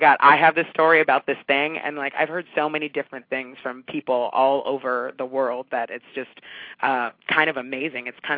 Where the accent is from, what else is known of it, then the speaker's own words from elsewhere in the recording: Diamond Bar, California, United States; Well, I'm hoping to get out to Los Angeles again because I grew up in Diamond Bar.